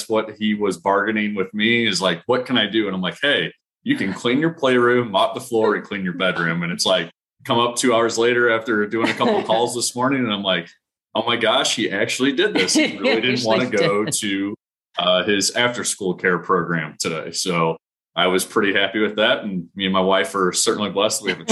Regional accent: St. Louis, Missouri, United States; now in Kansas City, United States; But no, born and raised in St. Louis, I'm a huge Cardinals fan.

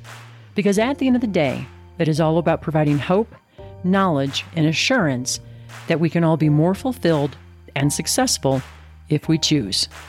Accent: Illinois, United States; Well, and it's funny, Britt, I should know better because I'm originally from Illinois, like Milwaukee. Okay. I went to the Milwaukee Zoo as a kid.

